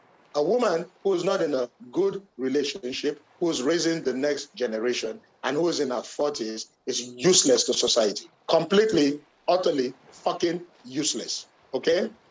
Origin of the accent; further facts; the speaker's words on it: Burlington, Ontario, Canada; Maybe because I grew up in Burlington, so there were a lot of them there.